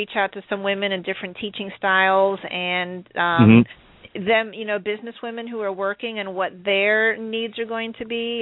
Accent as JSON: {"language": "English", "region": "New England", "country": "United States", "tie": "born or raised there", "said": "for me growing up in the New England area, at the time I did"}